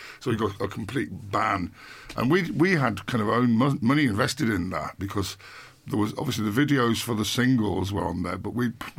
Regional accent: Blackpool, North West England, United Kingdom; I grew up in Blackpool, and Blackpool was quite sort of lots of neon, and it was quite sleazy around Blackpool.

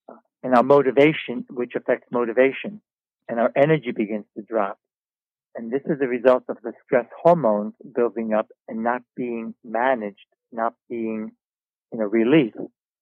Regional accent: Brooklyn, New York, United States; So guys are taught, at least I was, I grew up in Brooklyn, New York.

